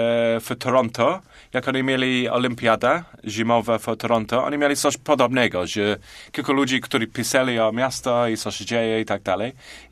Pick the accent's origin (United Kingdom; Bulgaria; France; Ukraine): United Kingdom; Manchester, North West England; Polish is a second language; now in Poznań, Poland; I jestem Brytyjczykiem z Manchesteru w Anglii.